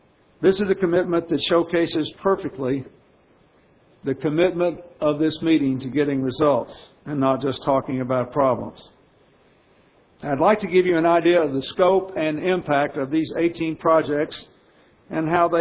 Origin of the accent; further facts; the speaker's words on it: Arkansas, United States; coming back from the 50th anniversary of the Little Rock Central High School crisis in my home state